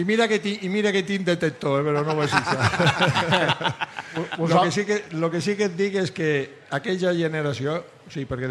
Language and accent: Catalan; Carmona, Andalusia, Spain; Jo soc de Carmona, Sevilla